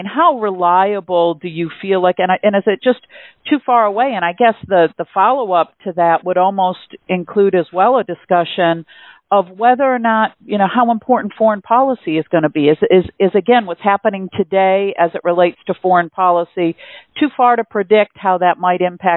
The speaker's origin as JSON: {"language": "English", "region": "Florida", "country": "United States", "tie": "born or raised there", "said": "then you referred to Rick Scott from my home state of Florida."}